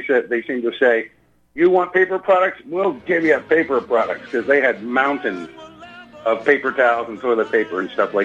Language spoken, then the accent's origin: English; Pennsylvania, United States; from Philadelphia, but I'm really not from Philadelphia. I'm from the northern suburbs.